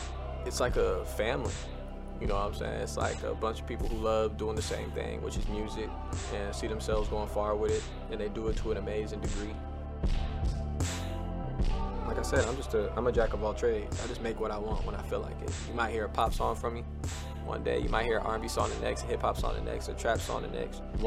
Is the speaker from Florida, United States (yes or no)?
no; Phoenix, Arizona, United States; I grew up, I was born in Phoenix, Arizona.